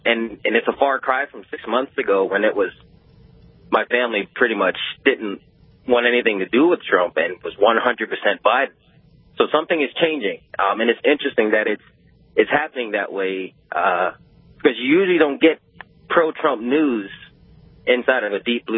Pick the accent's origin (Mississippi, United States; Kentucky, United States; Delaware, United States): Delaware, United States; I'm a guy from Delaware, and as you know, it's a blue state